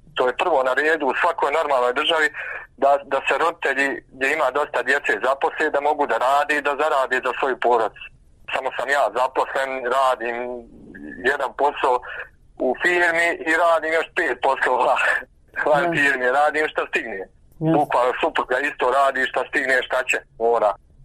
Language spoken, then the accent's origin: Serbian; Bijeljina, Republika Srpska, Bosnia & Herzegovina; mi smo iz Bijeljine